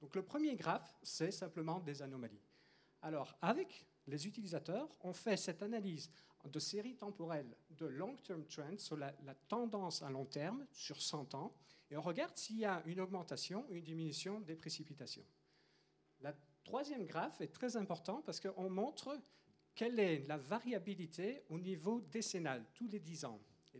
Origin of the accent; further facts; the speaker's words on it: Belgium; now in New York, United States; j'ai pas de problème, moi je suis belge